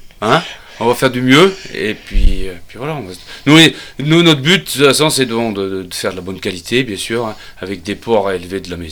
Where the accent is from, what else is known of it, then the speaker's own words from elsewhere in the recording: Saint-Maurice-de-Lignon, Auvergne-Rhône-Alpes, France; Saint-Maurice de Lignon.